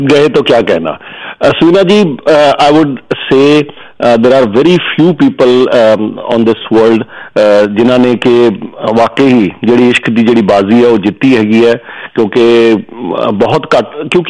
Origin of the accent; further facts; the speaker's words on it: Punjab, India; ਆਪਣੇ ਆਪ ਅਸੀਂ ਵੀ ਕਹਿੰਦੇ ਹਾਂ ਜੈ ਪੰਜਾਬੀ, ਅਸੀਂ ਵੀ ਕਹਿੰਦੇ ਹਾਂ ਅਸੀਂ ਪੰਜਾਬੀ ਹਾਂ